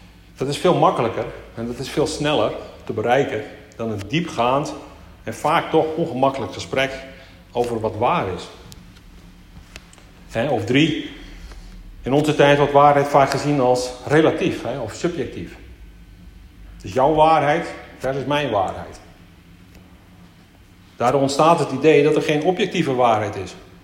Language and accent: Dutch; Friesland, Netherlands; Ik kom natuurlijk uit Friesland.